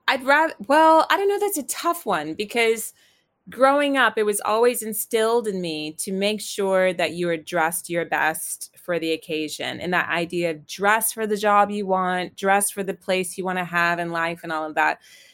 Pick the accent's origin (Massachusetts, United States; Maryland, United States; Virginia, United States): Virginia, United States; because I grew up in the South in Virginia in the States, and I grew up going to church.